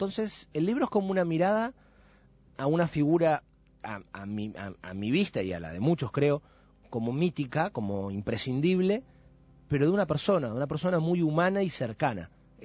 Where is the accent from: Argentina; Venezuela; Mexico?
Mexico; born there; Yo nací en México y hay posibilidades de que lo haya visto.